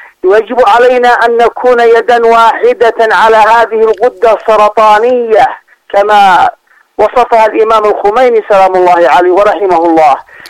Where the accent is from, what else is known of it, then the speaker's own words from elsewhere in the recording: Yemen; نحن كشعب يمني كأمة تحمل هم هذه